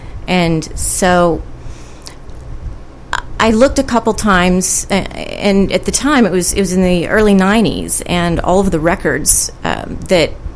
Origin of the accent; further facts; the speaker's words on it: Texas, United States; So I walked into the office in Austin, Texas, because I'm from Texas